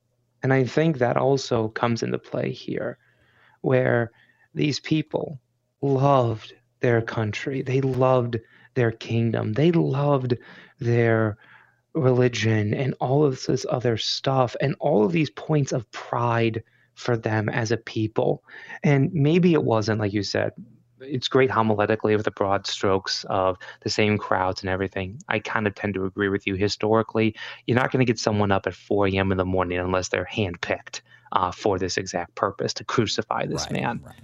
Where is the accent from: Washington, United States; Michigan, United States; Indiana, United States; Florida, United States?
Michigan, United States; the worst part is I'm from Michigan, so my accent, have an accent, I know